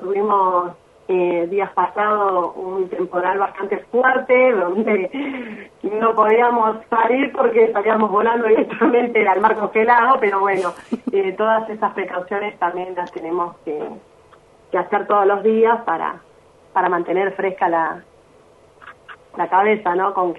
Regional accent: Buenos Aires, Argentina; Yo soy de Buenos Aires

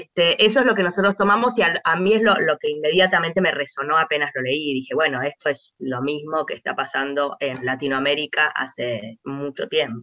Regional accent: Argentina; Yo vivo en Buenos Aires, soy argentina, escribo de acá.

